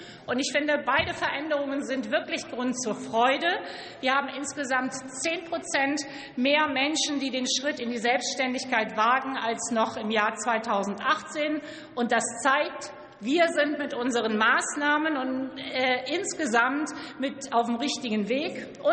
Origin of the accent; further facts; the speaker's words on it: Lower Saxony, Germany; in meiner Heimat, im Landkreis Oldenburg